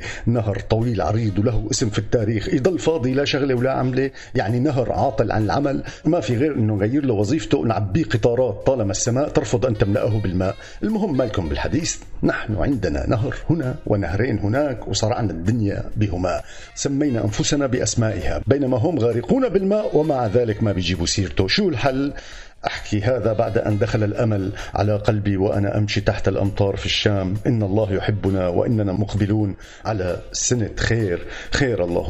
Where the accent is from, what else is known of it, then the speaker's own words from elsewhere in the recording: Iraq; moved away; أغاتي أني من العراق من بلاد ما بين النهرين فكما تعرف نحن عندنا نهران وبحكم تجوالي الطويل في المنافي الجميلة